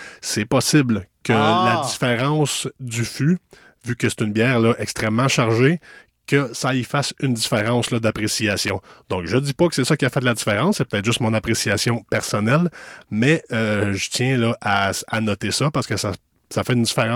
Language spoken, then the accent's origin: French; Cowansville, Quebec, Canada; j'ai un microbrasseur de ma ville natale à Cowansville